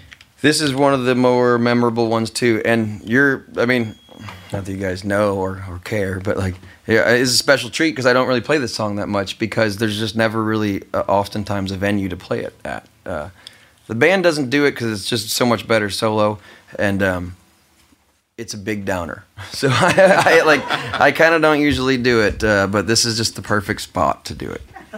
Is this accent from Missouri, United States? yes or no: yes; St. Louis, Missouri, United States; From St. Louis. Yeah. From St. Louis and surrounding parts, but I grew up on Grand in Connecticut, right there by, you know, where CBGB is right there or, you know, South Granville or Tower Grove Park.